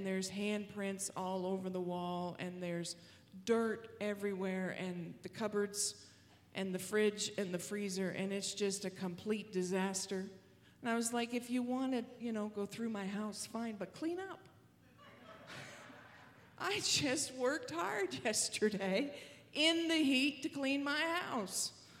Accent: Canada; I am a Canadian

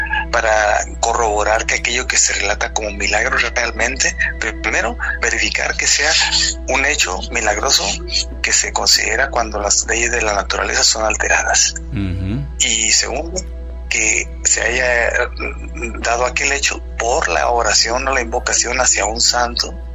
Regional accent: Michoacán, Mexico; also born or lived in Monterrey; yo soy michoacano, pero yo estudié en Monterrey, Nuevo León.

